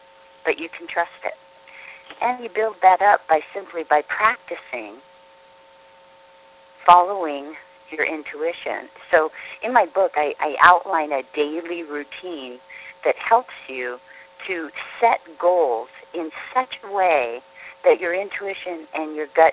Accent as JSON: {"language": "English", "region": "Hawaii", "country": "United States", "tie": "born or raised there", "said": "and I was raised in Hawaii, and I told her it was a freckle."}